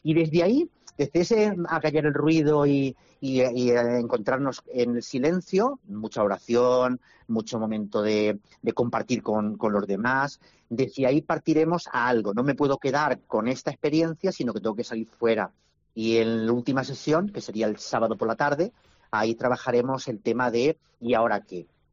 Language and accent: Spanish; Albacete, Castilla-La Mancha, Spain; Y Albacete, la verdad es que tenía muchas, muchas ganas de traerlo a mi tierra. Mucha gente me dijo, si lo traes a Albacete, vamos seguro